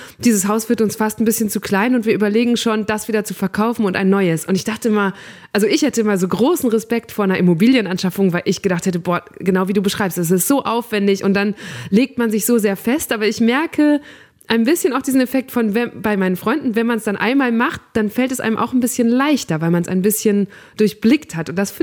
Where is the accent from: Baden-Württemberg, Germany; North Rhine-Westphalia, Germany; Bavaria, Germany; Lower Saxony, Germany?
North Rhine-Westphalia, Germany; ich komme aus ländlichen NRW, aus dem Münsterland.